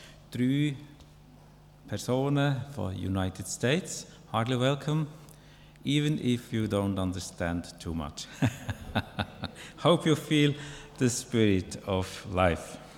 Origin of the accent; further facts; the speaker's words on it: Switzerland; als Schweizer gehören wir zueinander